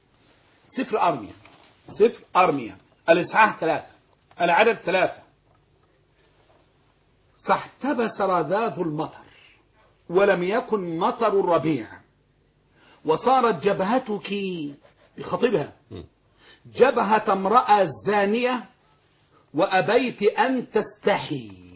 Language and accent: Arabic; Egypt